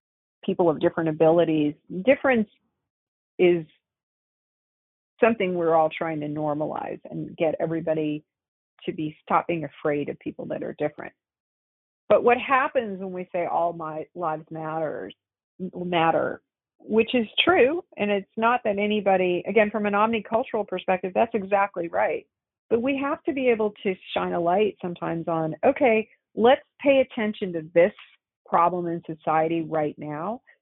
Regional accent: Texas, United States; I mean, I didn't grow up in a particularly Asian environment. I grew up in Texas, so I don't have that much in common with other Asians, other than the way I look.

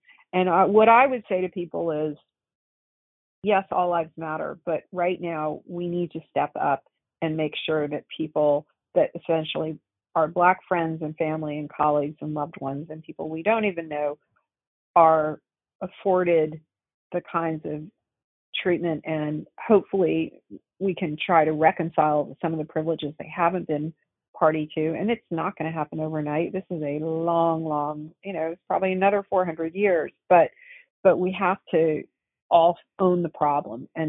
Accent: Texas, United States; I mean, I didn't grow up in a particularly Asian environment. I grew up in Texas, so I don't have that much in common with other Asians, other than the way I look.

